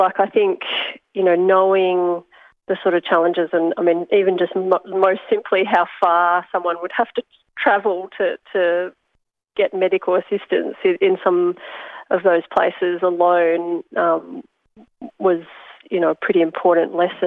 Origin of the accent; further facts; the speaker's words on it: Perth, Western Australia, Australia; I mean, I'm from Perth. I'm born and bred